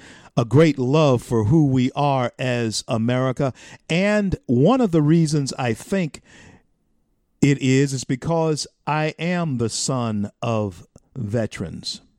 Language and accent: English; the South, United States; Getting back to my growing up in the South and understanding of the Civil War that I have.